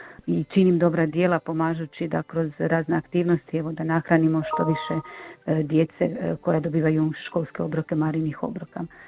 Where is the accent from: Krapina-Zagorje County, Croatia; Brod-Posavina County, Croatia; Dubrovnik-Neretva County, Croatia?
Brod-Posavina County, Croatia; Nova Gradiška; Kako sam rodom iz Nove Gradiške i u to vrijeme tamo nije bilo volontera